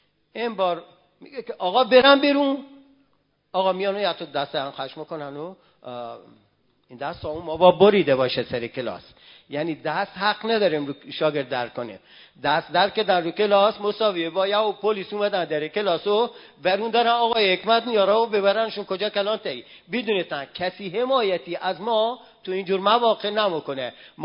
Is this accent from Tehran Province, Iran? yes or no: no; Yazd, Iran; میدونستم ما یزدی هستم و خلک هستم و اینا